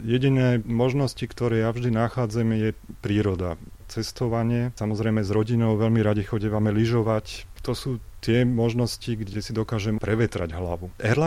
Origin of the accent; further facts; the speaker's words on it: Bratislava, Bratislava Region, Slovakia; now in Germany; Ja som rodený Bratislavčan. Vyrastal vlastne na kraji Bratislavy, v malom rodinnom domčeku.